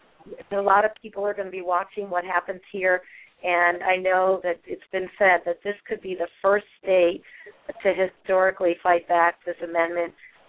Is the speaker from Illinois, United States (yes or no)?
no; New Hampshire, United States; I was raised Catholic in New Hampshire. I didn't know anyone gay. I never saw anyone gay.